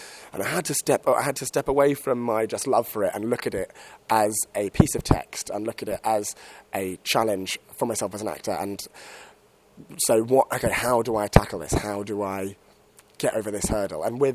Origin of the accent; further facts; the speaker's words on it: England, United Kingdom; I mean, I'm English myself